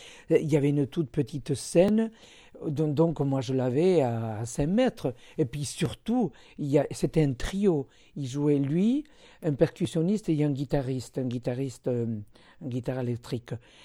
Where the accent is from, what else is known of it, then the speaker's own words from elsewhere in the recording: Spain; Alors, je suis espagnole.